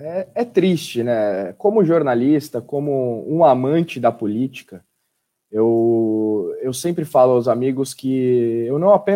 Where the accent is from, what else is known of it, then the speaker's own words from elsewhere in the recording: Brazil; Como brasileiro, de verdade, estou aqui aguardando.